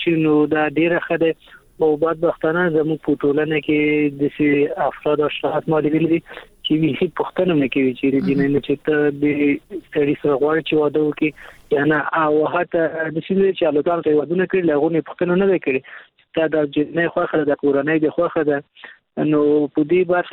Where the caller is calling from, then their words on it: Kabul, Afghanistan; د کابل ولایت څخه مې اړیکه نیولې